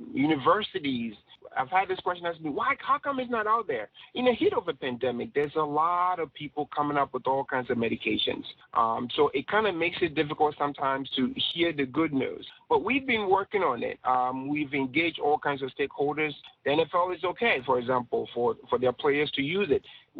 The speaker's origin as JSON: {"language": "English", "country": "Ghana", "said": "Obviously, being a Ghanaian, I was able to do that."}